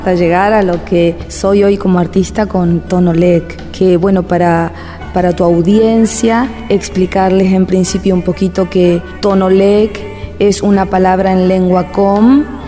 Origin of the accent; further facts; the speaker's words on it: Clorinda, Formosa, Argentina; now in Buenos Aires, Argentina; Así transcurrió mi infancia en Clorinda Formosa